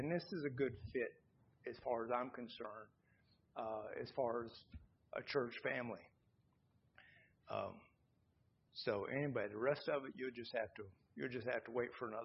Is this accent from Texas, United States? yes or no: yes; Texas, United States; also born or lived in Maryland; we lived in Maryland for almost 50 years. I grew up in Texas.